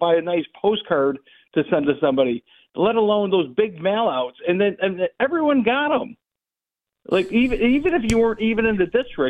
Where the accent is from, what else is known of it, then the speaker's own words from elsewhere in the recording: Buffalo, New York, United States; I know how that Democratic Party is because I grew up in South Buffalo, my Jimmy Griffin days, and I know exactly how that runs.